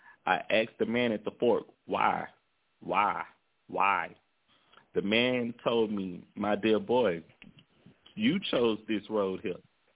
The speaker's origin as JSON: {"language": "English", "town": "Shreveport", "region": "Louisiana", "country": "United States", "tie": "born or raised there", "said": "they have a street in my city, in my hometown, Shreveport, named after you."}